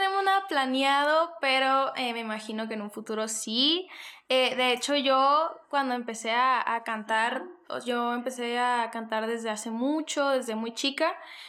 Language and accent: Spanish; Chihuahua, Mexico; Siempre los visitamos allá, soy de Chihuahua.